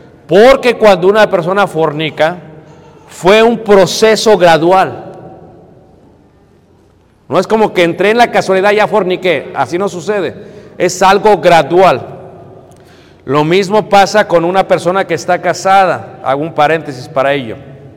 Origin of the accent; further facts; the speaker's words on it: Mexico City, Mexico; now in Chicago, United States; Yo nací, crecí, me crié en Ciudad de México. El resto ha sido en Chicago.